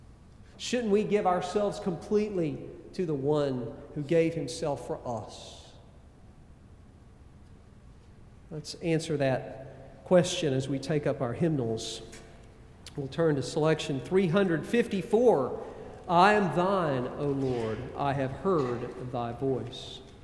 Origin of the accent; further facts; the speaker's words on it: Valdosta, Georgia, United States; That's about an hour west of my hometown of Valdosta.